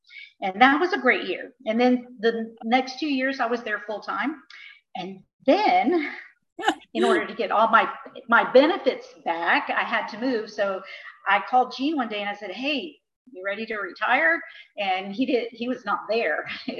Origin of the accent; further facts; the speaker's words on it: Florida, United States; also born or lived in Guam; I'd lived in Guam before in the tropics, and I grew up in Florida.